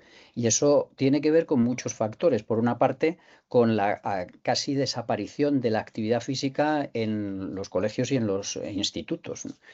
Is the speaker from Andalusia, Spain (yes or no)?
no; Santa Cruz de Tenerife, Canary Islands, Spain; me acordaba de cuando yo era niño. Yo me crié en Santa Cruz de Tenerife.